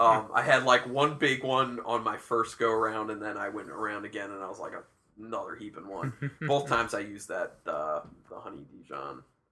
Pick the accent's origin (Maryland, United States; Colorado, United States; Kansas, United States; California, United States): Maryland, United States; Baltimore; no, we're from Baltimore area